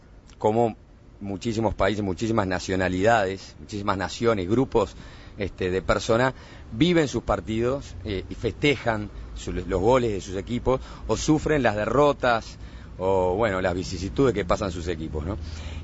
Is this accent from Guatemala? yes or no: no; Uruguay; Yo lo vivo con una carga emocional, como muchos uruguayos lo hacen